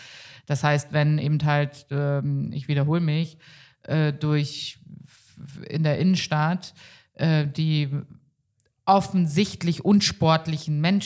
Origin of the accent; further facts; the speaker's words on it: Northern Germany, Germany; ich komme ja aus Norddeutschland, ich bin hinterm Deich aufgewachsen.